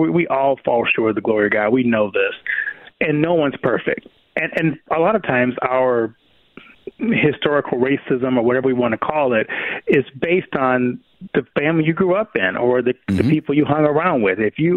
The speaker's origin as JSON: {"language": "English", "region": "Louisiana", "country": "United States", "tie": "born or raised there", "said": "Because I grew up in Louisiana. I was one of the first African Americans to go to an all-white Lutheran school, an elementary school."}